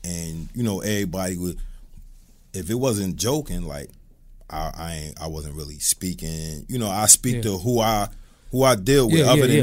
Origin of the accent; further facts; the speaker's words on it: New York, United States; also born or lived in US South; you know, country, but I'm from New York.